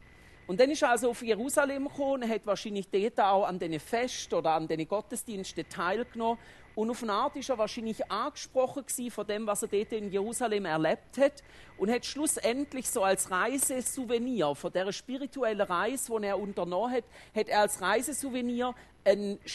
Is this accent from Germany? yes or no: no; Switzerland; Weil bei uns in der Schweiz ist es ja nicht gerade so, dass Gemeinden wachsen.